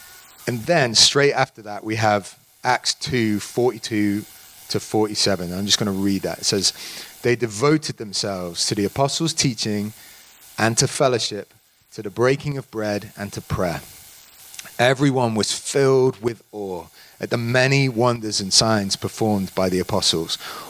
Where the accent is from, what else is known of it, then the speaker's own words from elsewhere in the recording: England, United Kingdom; I'm obviously English.